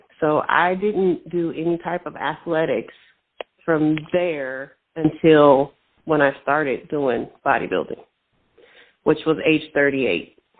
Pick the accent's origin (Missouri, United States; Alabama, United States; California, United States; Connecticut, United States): California, United States; Fresno; I grew up in Fresno. It was good.